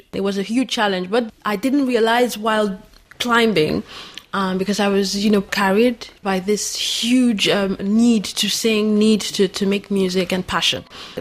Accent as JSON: {"language": "English", "country": "Nigeria", "said": "I'm from Nigeria."}